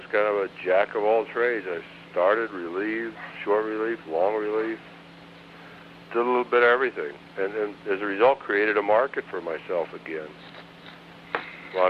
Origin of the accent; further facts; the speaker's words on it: California, United States; But that was hard because I had settled into the Bay Area. I was from California.